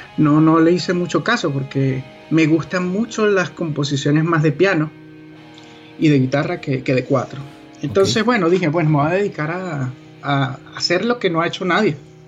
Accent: Venezuela; es increíble que nosotros como venezolanos hemos tenido la indecencia de no promover más nuestro instrumento a otros géneros

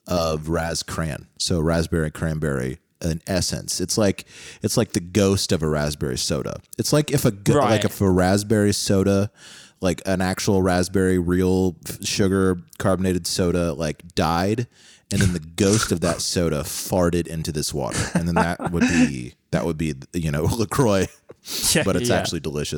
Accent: United States; Basically what we do as Americans is take everything that the British gave us and then drastically maim it until it's unrecognizable.

